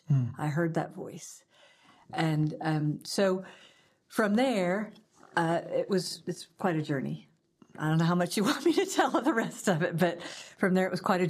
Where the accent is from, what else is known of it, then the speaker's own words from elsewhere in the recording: Augusta, Georgia, United States; So, but I was raised in Augusta, and you know, I'm raised in the birthplace of the Southern Baptist Convention and the birthplace of the Georgia Baptist Convention.